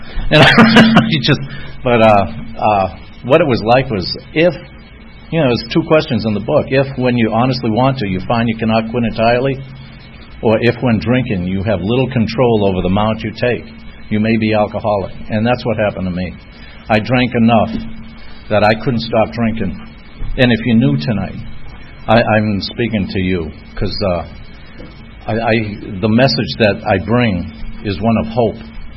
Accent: Boston, Massachusetts, United States; I am from Boston, a tiny little country up north called New England.

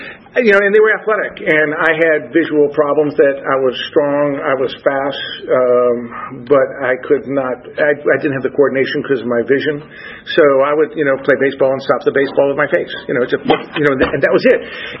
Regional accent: Syracuse, New York, United States; born there; I was born in Syracuse, New York, of an athletic Italian-American family.

